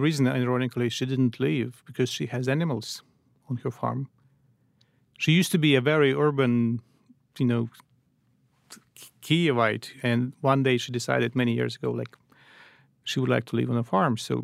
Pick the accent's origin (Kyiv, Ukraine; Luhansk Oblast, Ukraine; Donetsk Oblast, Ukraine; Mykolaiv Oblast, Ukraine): Kyiv, Ukraine; I'm from the capital.